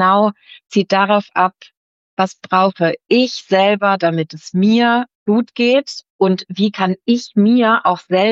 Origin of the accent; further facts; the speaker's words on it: Esslingen, Baden-Württemberg, Germany; ich komme aus Esslingen